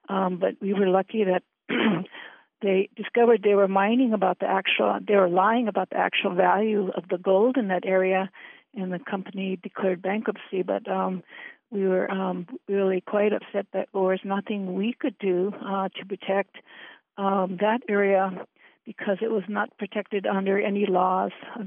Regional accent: Yakutat, Alaska, United States; Quashk is an actual place in my community. It's the site of the humpback salmon creek from Yakutat.

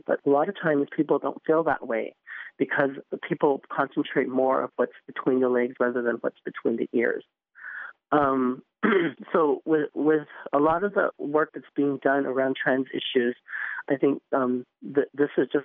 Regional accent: San Augustine, United States; now in Albuquerque, United States; I am from Albuquerque, New Mexico, and originally from San Augustine. I'm just visiting D.C. for the moment.

